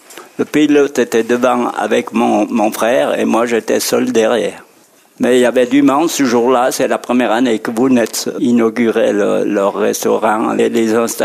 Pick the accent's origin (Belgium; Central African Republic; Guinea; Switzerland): Switzerland; Grandvillard, Fribourg; born there; je suis né à Grand-Villa, et puis au moment du crash, j'habitais déjà à Bulle.